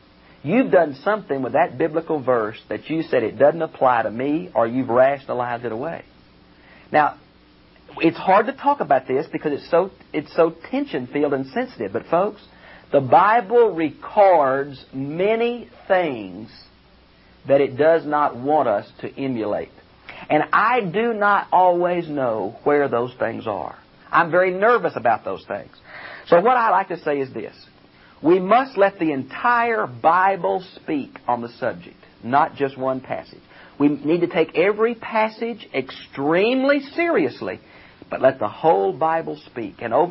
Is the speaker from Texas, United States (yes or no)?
yes; Houston, Texas, United States; I'm from Houston, Texas.